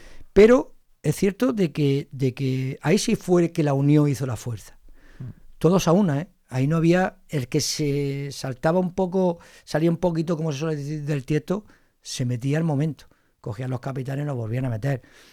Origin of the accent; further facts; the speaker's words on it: Almería, Andalusia, Spain; Yo ya no es que este sea la Almería, es que el equipo de mi tierra.